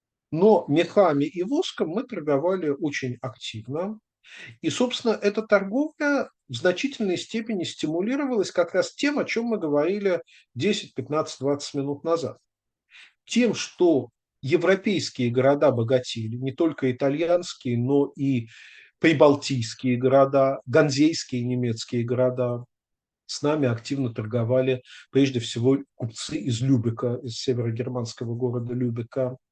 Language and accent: Russian; Russia; как человек из России